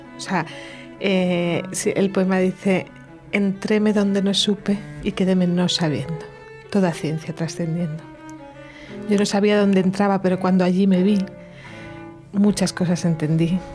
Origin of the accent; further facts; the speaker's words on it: Arenas de San Pedro, Castile and León, Spain; yo me crié en Arenas de San Pedro, en Ávila. Era un pueblo, es un pueblo pequeño, que son 7.000 habitantes